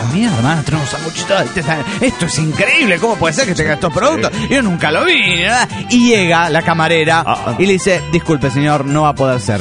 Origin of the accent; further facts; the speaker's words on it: Monterrey, Nuevo León, Mexico; de Monterrey, Nuevo León, México.